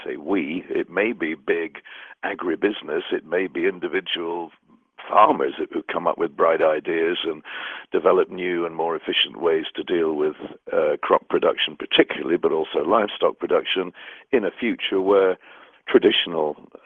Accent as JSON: {"language": "English", "region": "Scotland", "country": "United Kingdom", "tie": "born or raised there", "also_born_or_lived": "England", "moved": "yes", "said": "growing up in Scotland and then moving to England. You know, people can be very hostile just because you speak with a funny accent or, you know, have a different sounding surname."}